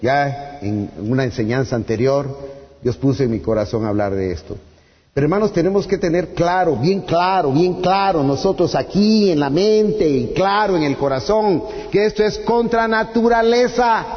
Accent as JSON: {"language": "Spanish", "country": "Guatemala", "tie": "born there", "said": "nacimos en Guatemala, hermano. Aunque sea como estamos, pero todavía tenemos libertad."}